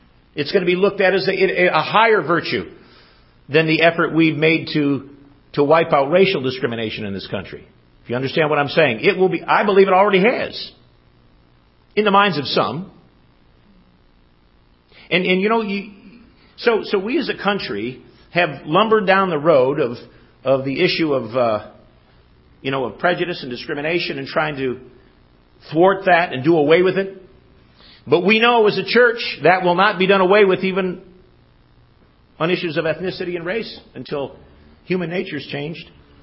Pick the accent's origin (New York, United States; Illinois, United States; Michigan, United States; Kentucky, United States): Michigan, United States; Detroit; Now, I didn't grow up in the South, but I grew up in Detroit.